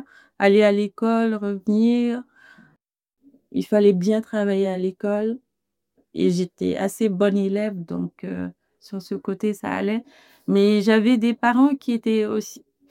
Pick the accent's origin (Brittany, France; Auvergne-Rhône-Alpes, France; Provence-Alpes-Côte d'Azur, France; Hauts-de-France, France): Auvergne-Rhône-Alpes, France; Lyon; J'ai deux frères et deux sœurs. Je suis lyonnaise. J'avais un père allemand